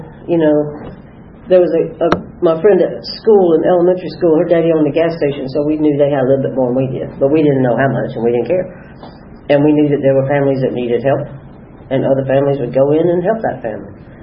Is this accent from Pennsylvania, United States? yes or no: no; East Point, Georgia, United States; I grew up in South Atlanta, in East Point. My daddy ran the motor pool at Fort Mac for 32 years